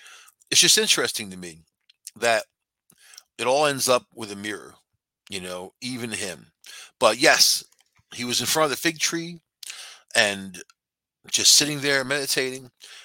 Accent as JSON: {"language": "English", "region": "New York", "country": "United States", "tie": "born or raised there", "said": "I was raised on Long Island. It really was a place I didn't want to go back to."}